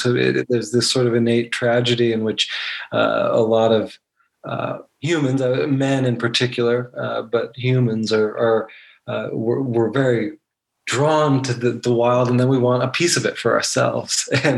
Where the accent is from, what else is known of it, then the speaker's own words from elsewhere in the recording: Montana, United States; my experience growing up in Montana